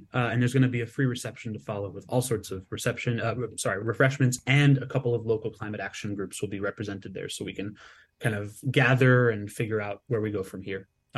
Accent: New York City, New York, United States; I'm born and raised in New York City, so my version of like that visual pollution was just noise pollution.

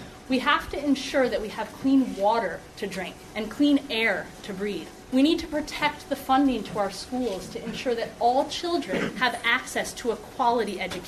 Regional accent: New Lebanon, New York, United States; I was born and raised in New Lebanon, New York, and now my husband Steve and I are raising our three children in New Lebanon.

